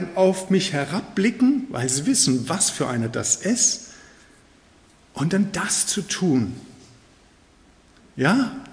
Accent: Germany; ich bin Deutscher, aber unsere Heimat im Missionarssinne ist ja Australien.

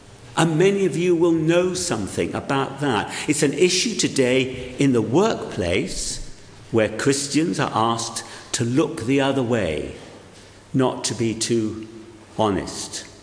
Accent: Wales, United Kingdom; I was brought up in South Wales

